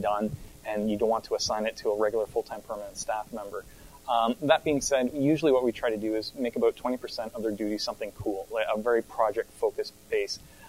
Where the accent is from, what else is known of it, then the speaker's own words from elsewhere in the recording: Canada; As a Canadian